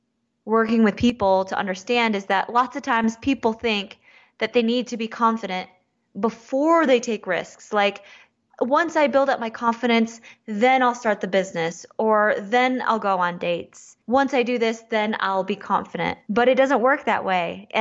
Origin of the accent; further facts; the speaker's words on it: Michigan, United States; Like, I can't figure it out because I'm half and half, but I grew up in Michigan. So unfortunately I don't speak either